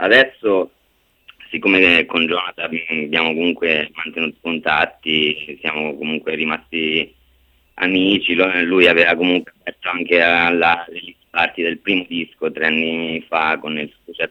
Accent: Montecosaro, Marche, Italy; io sono di Montecosaro, che è un paesello vicino Civitanova

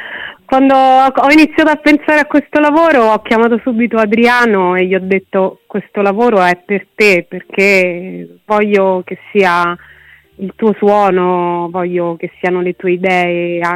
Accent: Velletri, Lazio, Italy; qui del mio paese, di Velletri, nella mia città

